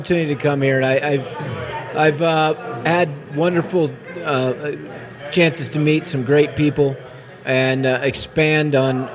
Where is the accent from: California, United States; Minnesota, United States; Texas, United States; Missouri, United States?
Missouri, United States; St. Louis; I was born and raised in St. Louis. Lived there my entire life, with the exception of a short time in the United States Air Force.